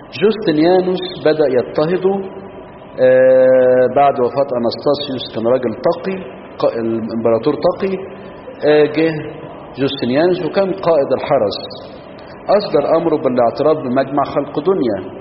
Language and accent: Arabic; Egypt; وفي أوسيم عندنا في مصر ناحية الجيزة